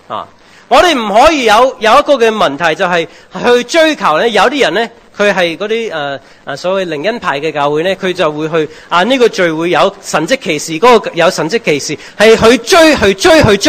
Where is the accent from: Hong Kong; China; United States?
United States; 我系西人啊，我系美国人，但系我都传唔到英文字嘅啊！